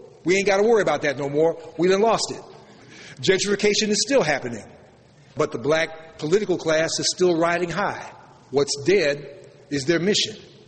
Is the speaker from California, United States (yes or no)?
no; Chicago, Illinois, United States; That's why all the black people I know from Chicago, and I'm from Chicago, were overjoyed